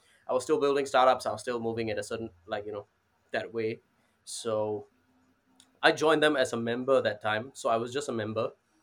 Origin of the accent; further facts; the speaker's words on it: Singapore; also born or lived in India; Yes, I am Singaporean. I was born in India. I came to Singapore in 2000, so I was 3 years old. I lived here for 24 years. I got my citizenship a few years back after army